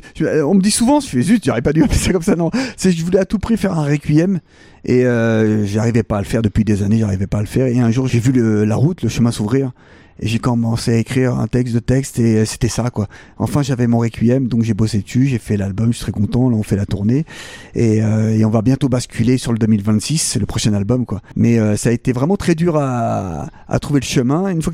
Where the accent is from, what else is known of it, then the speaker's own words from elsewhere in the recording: Saint-Denis, Île-de-France, France; j'ai fait du rap urbain dans ma jeunesse parce que je viens de Saint-Denis, je viens de banlieue, etc.